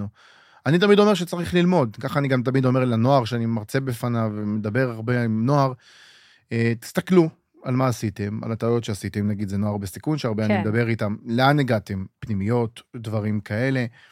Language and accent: Hebrew; Ashdod, Southern District, Israel; שכונה קשה מאוד, שכונה בית באשדוד, כאילו בתקופה שאני גדלתי בה, הייתה שכונה רובצת סמים ופשע והכל. ואני כאילו גדלתי לתוך השכונה הזאת.